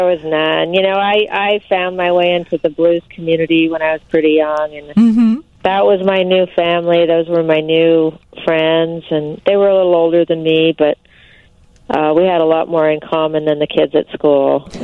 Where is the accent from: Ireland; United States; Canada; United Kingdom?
Canada; I'm a Canadian, I was a young Canadian girl, and white